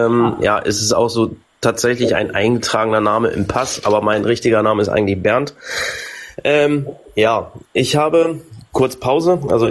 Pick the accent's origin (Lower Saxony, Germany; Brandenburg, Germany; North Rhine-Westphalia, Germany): Lower Saxony, Germany; Braunschweig; Also ich komme hier aus dem Bereich Braunschweig und ich gehe mal davon aus, dass das noch zu Preußen hört.